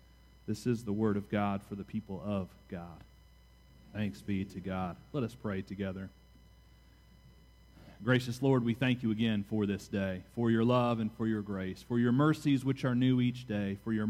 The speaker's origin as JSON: {"language": "English", "town": "Louisville", "region": "Kentucky", "country": "United States", "tie": "born or raised there", "said": "At my home church, growing up in Louisville, every Mother's Day and Father's Day, it was the tradition and the custom to have three mothers come and to share what it meant to be a mom"}